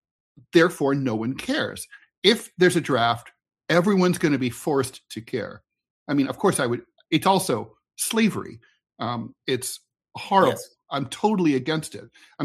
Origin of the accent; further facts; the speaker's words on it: Rust Belt, United States; I'm from the Rust Belt. I was poor. I missed meals.